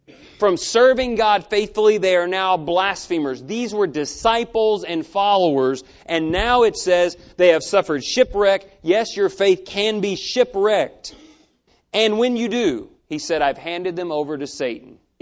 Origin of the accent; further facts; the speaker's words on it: Humble, Texas, United States; I grew up worshiping in Humble, Texas, and the preacher there was and is Mr. Steve Fontenot.